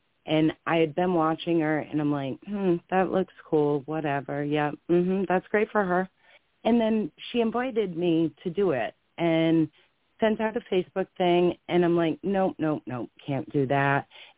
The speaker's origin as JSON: {"language": "English", "region": "Maine", "country": "United States", "lives_now": "Middleborough, United States", "said": "Oh, I'm originally from Maine, but we live down here in Middleborough, which is close to the Cape."}